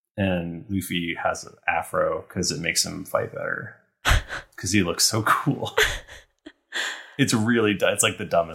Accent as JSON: {"language": "English", "country": "United States", "said": "We just bought a grill because we're American."}